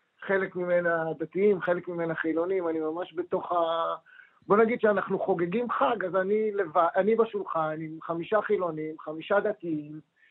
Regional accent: Jerusalem, Jerusalem District, Israel; אני גדלתי במקומות האלה, אני גדלתי ליד מאה שערים.

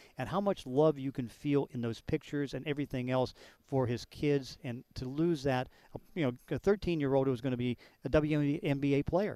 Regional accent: Pittsburgh, Pennsylvania, United States; Second biggest, because I grew up in Pittsburgh, and my favorite baseball player was Roberto Clemente.

